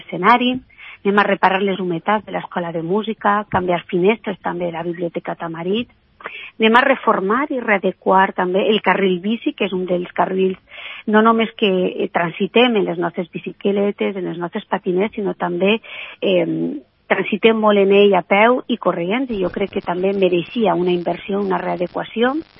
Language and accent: Catalan; Oliva, Valencian Community, Spain; i que dic jo que soc d'Oliva, enamorada de la meua ciutat